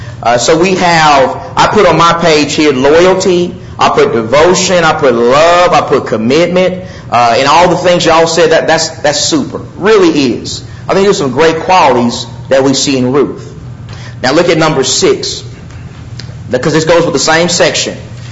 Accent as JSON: {"language": "English", "region": "Texas", "country": "United States", "said": "I'm from Texas, so it may be kind of close, but it's not quite like that."}